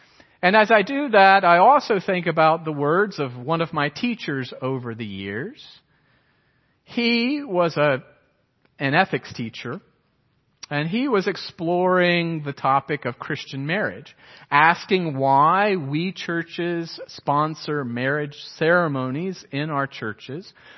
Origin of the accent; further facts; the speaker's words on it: Beaufort, South Carolina, United States; when I left my hometown of Beaufort, where I'd been there for 18 years. My family was very solid and stable. I didn't have a military family that moved around.